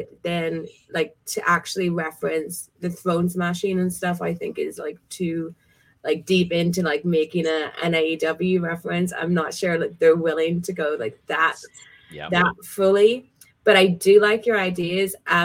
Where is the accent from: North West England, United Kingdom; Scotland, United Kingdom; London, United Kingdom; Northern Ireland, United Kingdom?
Northern Ireland, United Kingdom; Belfast; I am from Ireland. I'm from Belfast, Northern Ireland.